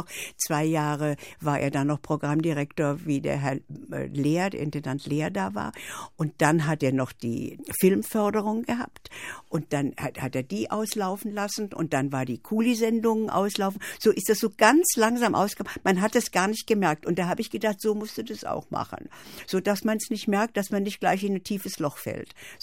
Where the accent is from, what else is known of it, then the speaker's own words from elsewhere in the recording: Saxony, Germany; Und da konnte ich so richtig Sächsisch sprechen. Und ich bin ja in Sachsen groß geworden.